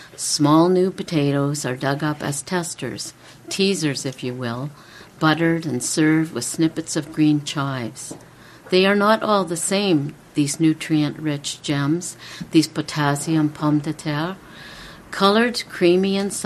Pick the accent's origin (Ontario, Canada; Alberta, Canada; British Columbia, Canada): Ontario, Canada; Garafraxa; now in Kitchener, Canada; I'm living in Kitchener right now, but yeah. I grew up in Dufferin County in a little township called Garafraxa.